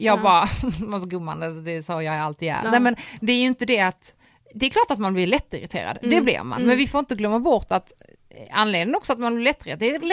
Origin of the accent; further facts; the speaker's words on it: Poland; Swedish is a second language; Jag skyller på att jag är polack.